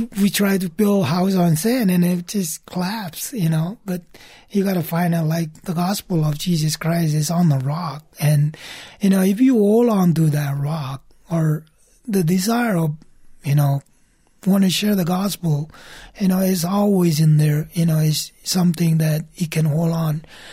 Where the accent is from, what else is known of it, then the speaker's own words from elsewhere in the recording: Colorado, United States; As you mentioned, you know, we grew up together in Colorado.